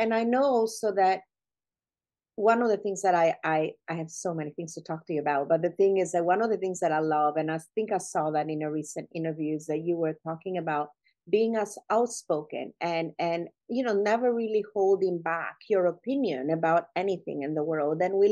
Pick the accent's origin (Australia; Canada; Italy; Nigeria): Italy; now in United States; I come from Italy and I grew up in communist Italy. And I saw the effects that it had. That's why I moved to America, right?